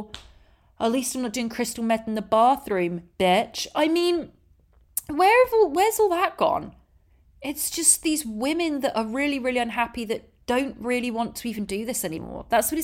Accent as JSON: {"language": "English", "region": "England", "country": "United Kingdom", "said": "I'm English and I love a lager."}